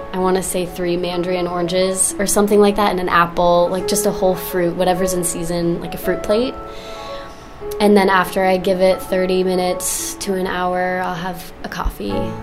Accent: the South, United States; moved away; I grew up in the South, so I always ate a lot as a kid. And then when I moved away from home here with the ballet and everything

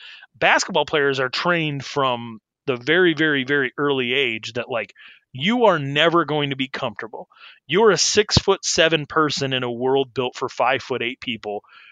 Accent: Arizona, United States; also born or lived in Wyoming, United States; I've sort of lived my whole life in the footprint that I grew up in. I'm from Wyoming. I came up in Arizona

